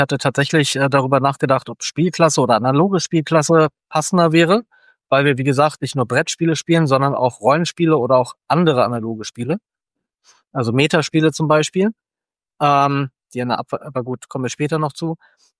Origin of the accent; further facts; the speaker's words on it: Lower Saxony, Germany; moved away as an adult; also born or lived in Mexico; now in Hamburg, Germany; vor 20 Jahren bin ich aus Niedersachsen nach Hamburg gekommen, um als Lehrer anzufangen.